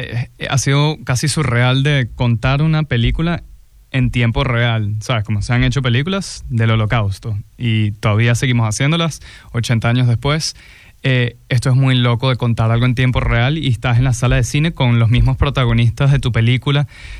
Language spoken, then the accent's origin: Spanish; Venezuela; soy venezolano, estoy estudiando en Los Ángeles cine y en mi país está mi generación saliendo a la calle